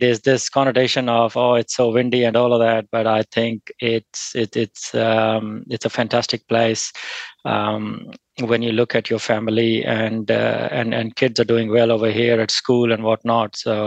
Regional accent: Mumbai, Maharashtra, India; born there; I was born in Mumbai, in India.

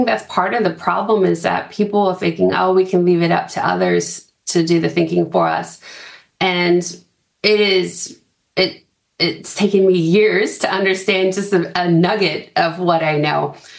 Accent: United States; now in New Zealand; I'm an American looking into New Zealand and thinking it's the cleanest, greenest place I've ever been to.

